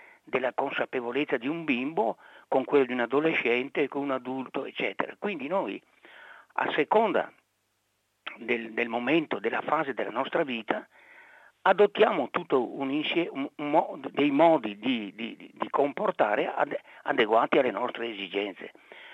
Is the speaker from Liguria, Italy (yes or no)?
no; Pontelongo, Veneto, Italy; Io sono nato nel Veneto, sono nato a Pontelongo, in provincia di Padova.